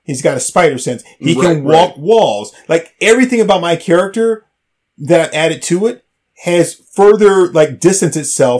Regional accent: Canada; I'm a Canadian guy that feels more at home in Japan than any place.

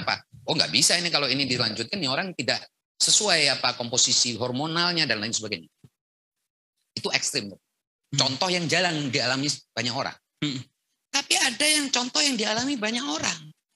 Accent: Jember, East Java, Indonesia; born there; Wilayah Jember.

